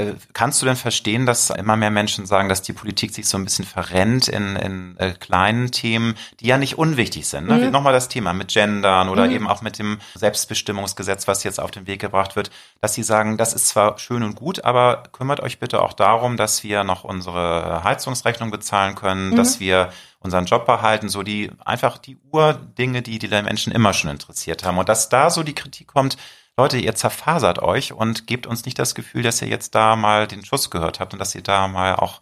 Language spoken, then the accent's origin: German; Hamburg, Germany; Ich bin ja auch Hamburger Jung